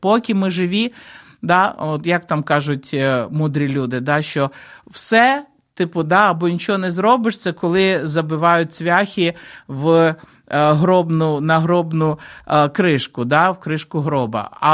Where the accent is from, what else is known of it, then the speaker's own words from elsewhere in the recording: Kyiv, Ukraine; що в молодості, коли я зростала в Києві, я, як багато людей в Києві, була впевнена